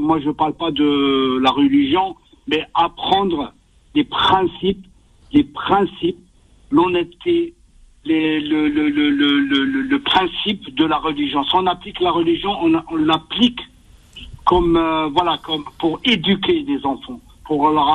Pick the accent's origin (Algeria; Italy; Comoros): Algeria; born or raised there; now in France